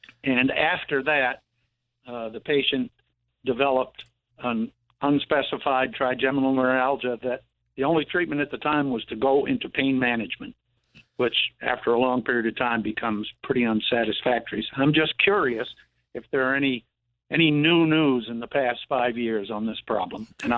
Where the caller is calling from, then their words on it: Big Indian, New York, United States; I'm calling from Big Indian in Ulster County.